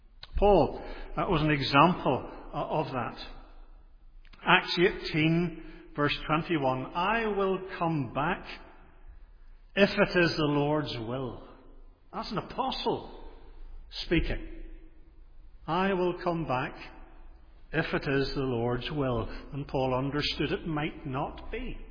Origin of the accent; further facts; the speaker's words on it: Portrush, Northern Ireland, United Kingdom; I always remember announcements as growing up in Portrush would be given the following announcements are subject to the sovereign will of God.